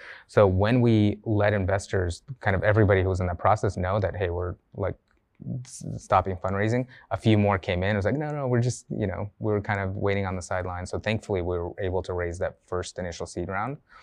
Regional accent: Sacramento, California, United States; So I grew up in Sacramento.

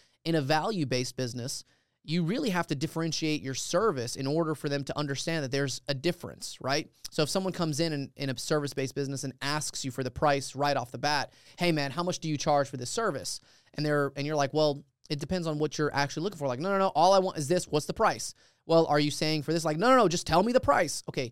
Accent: Dalton, Georgia, United States; And so, similarly, growing up in Dalton, Georgia, car audio business

